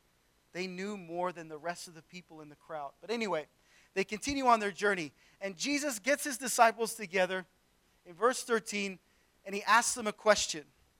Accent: Canada; moved away as an adult; now in Australia; My wife and I are originally from Canada. We moved over here in 2005

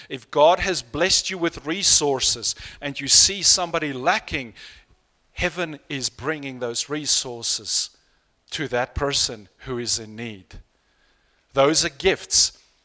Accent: South Africa; I grew up in South Africa

